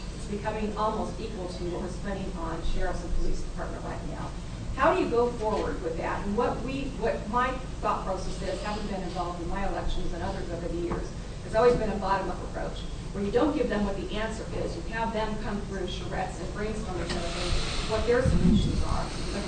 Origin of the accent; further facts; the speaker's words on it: California, United States; I can say this because I came from Humboldt County.